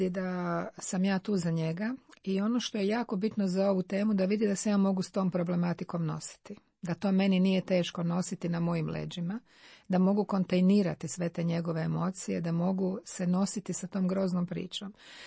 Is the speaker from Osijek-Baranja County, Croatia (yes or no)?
no; Dubrovnik, Dubrovnik-Neretva County, Croatia; ja sam kao dijete koja sam odrastala u Dubrovniku